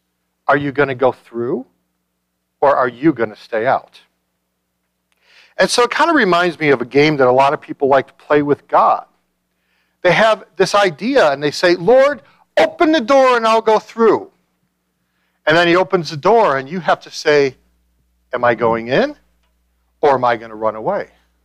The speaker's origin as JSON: {"language": "English", "town": "Chicago", "region": "Illinois", "country": "United States", "tie": "born or raised there", "said": "Okay, I grew up in Chicago to know that."}